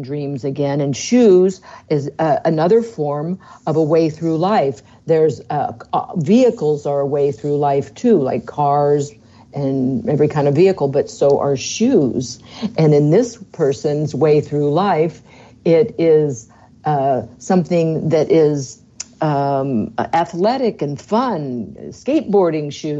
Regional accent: California, United States; I'm aware of what Van sneakers are. I came from California.

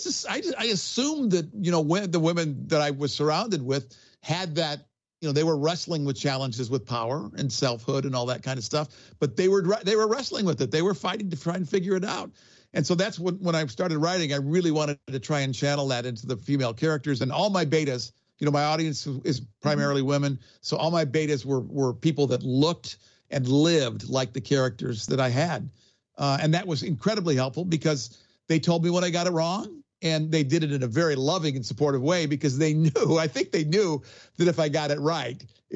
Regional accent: Ann Arbor, Michigan, United States; Growing up in Ann Arbor, Michigan, in our household, I didn't even realize the extent to which there was racism

